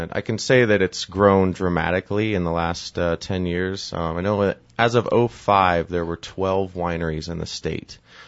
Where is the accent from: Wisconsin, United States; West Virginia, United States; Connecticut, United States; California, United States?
California, United States; also born or lived in Hawaii; I grew up in Northern California, but I actually spent 5 years in Hawaii.